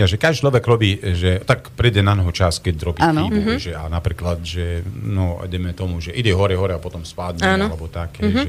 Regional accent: Košice, Košice Region, Slovakia; accent: eastern Slovak; lebo ja som Košičan, ako dlho som v Košice, tak pre mňa tej, možno aj tej jazyk, že už taký tej východňarský jazyk je stále taký, že veľmi podobá.

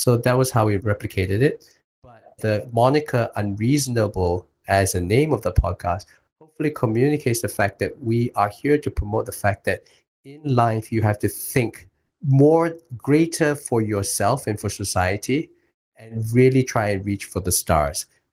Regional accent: Singapore; I'm Singaporean. I'm very decidedly middle class. I grew up in a place called Thompson. It is like the home of middle class behavior.

